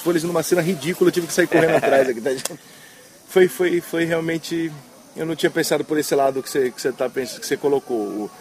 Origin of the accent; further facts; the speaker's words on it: São Paulo, Brazil; Eu sou de São Paulo, eu cheguei aqui agora, eu gosto do Engenhão